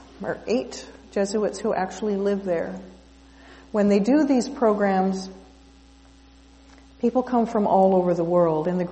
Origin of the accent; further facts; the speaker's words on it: Ottawa, Ontario, Canada; born there; I was born in Ottawa, so it felt very familiar to me.